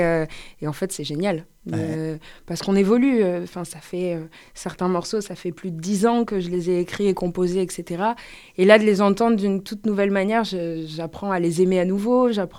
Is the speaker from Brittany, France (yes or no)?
no; Montpellier, Occitanie, France; Oui. Toujours été là, j'ai pas bougé.